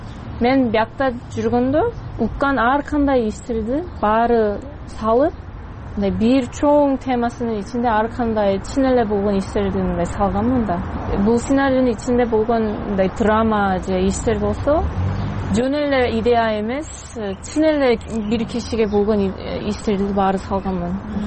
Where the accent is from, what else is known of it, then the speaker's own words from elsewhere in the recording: United States; Kyrgyz is a second language; also born or lived in South Korea; now in Kyrgyzstan; Америкада төрөлгөм, бирок улуттугум кореямын, кореялыкмын. Көбүнчө мындай Америкада жашагам, бирок Кореяда 6 жыл жашагам, 11 жаштамындан 17 жаштамга чейин. Ошондуктан корейче дагы орточо эле жакшы билем. Анан Америкада жүрүп, университет дагы ошол жерде бүтүп иштеп, анан мындай Кыргызстанга келдим.